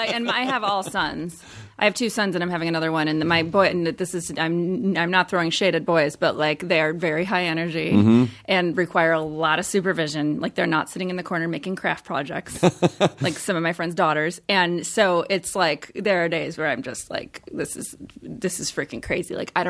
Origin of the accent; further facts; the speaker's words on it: Midwest, United States; Like, I grew up in the Midwest. I went to Catholic school, and, like, it was a completely different existence.